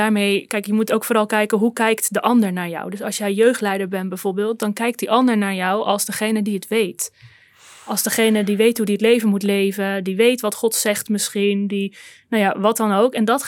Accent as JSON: {"language": "Dutch", "country": "Netherlands", "said": "Ja, ja, wij vinden als Nederlanders macht een beetje een vies woord."}